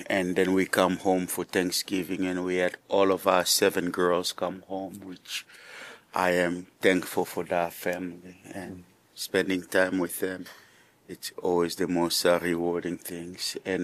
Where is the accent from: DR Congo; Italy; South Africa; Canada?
DR Congo; We got to go to my home country, Congo